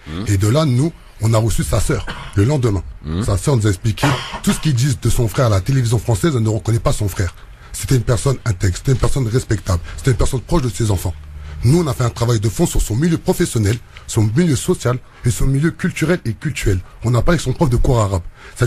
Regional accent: Île-de-France, France; je suis originaire de la ville de Nice-sous-Bois dans 93.

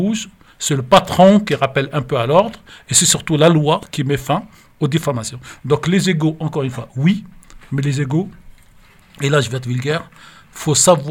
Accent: Tunisia; moved away; vous savez, j'ai quitté la Tunisie pour pouvoir continuer à dire ce que j'ai envie de dire quand je ne suis pas d'accord.

